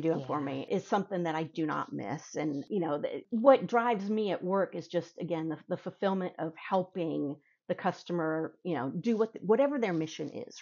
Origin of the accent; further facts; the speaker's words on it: Texas, United States; born there; also born or lived in California / Maryland; I was born in Texas, lived in California, moved out to Maryland